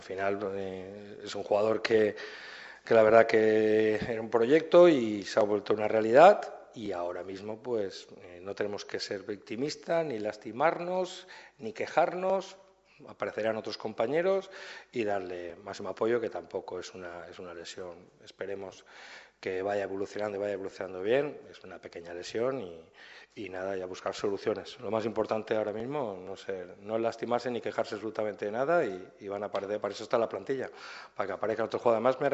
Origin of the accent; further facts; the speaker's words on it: Valencian Community, Spain; Mi máximo respeto, mi máximo apoyo, como valenciano que soy.